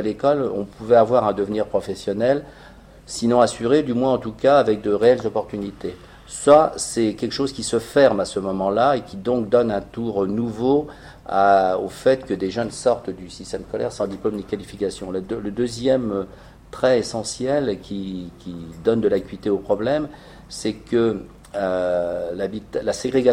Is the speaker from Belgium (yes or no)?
yes; Belgium; Pour des raisons que je me permettrais de citer en tant que Belge